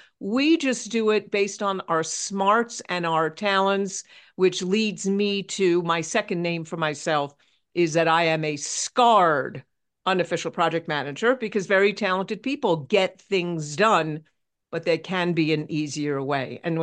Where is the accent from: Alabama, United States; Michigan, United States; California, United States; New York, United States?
New York, United States; New York City; now in Tucson, United States; I born and raised in New York City. I'll get my accent out of the way. But I live in Tucson, Arizona